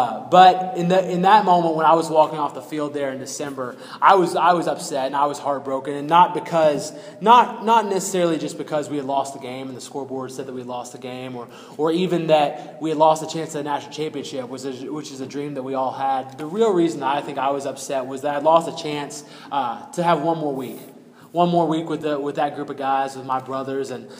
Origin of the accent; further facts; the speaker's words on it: Apopka, Florida, United States; But about me, so I'm from Apopka, Florida. I'm the oldest of 7 kids.